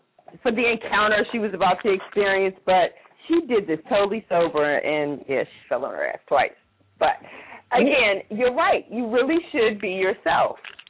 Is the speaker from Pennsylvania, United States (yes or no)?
no; Callao, Virginia, United States; my friend for over 20 years finally got to go to my hometown, and I will say where I'm from, Callio, Virginia. Very country, rural town. Most people can't find it on the map.